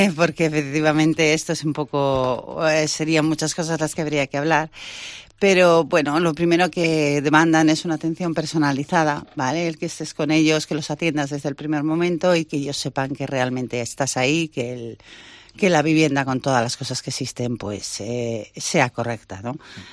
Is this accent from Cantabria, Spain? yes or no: yes; Santander, Cantabria, Spain; yo soy de Santander y dije, me gusta mi ciudad.